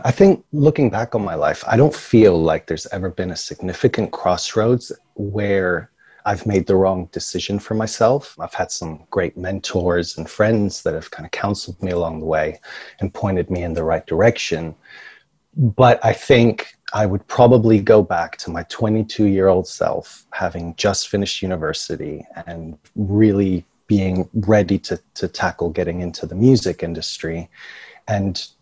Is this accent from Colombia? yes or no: no; Hesse, Germany; The small town where I grew up was just outside of Frankfurt, which is known for being a financial capital.